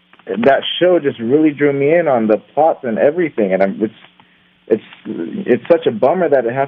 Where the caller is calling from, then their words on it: California, United States; California.